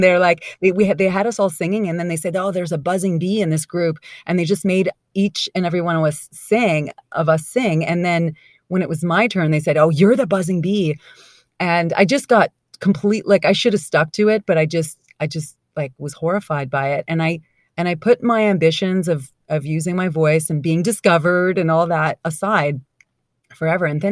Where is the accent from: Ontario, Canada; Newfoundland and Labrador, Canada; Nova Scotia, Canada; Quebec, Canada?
Quebec, Canada; Montreal; I'm originally from Montreal, which is a bilingual town. Like, people speak French and English